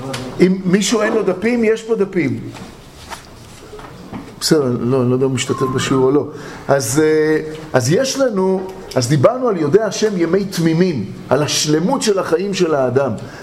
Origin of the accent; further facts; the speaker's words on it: Tel Aviv, Tel Aviv District, Israel; בתור תל אביבי, אז אני יורד ישר לים בתל אביב